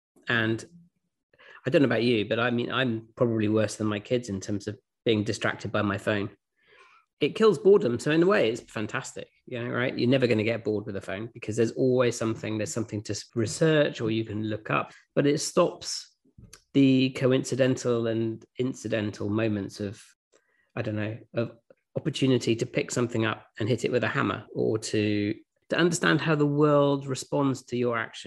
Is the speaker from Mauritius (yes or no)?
no; Oxford, South East England, United Kingdom; born there; I was born in Oxford in 1969, in a hospital called the Churchill Hospital, named after the famous Winston Churchill.